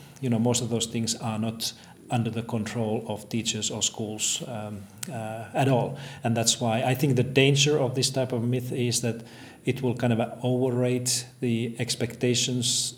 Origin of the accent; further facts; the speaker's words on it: Finland; I'm from Finland.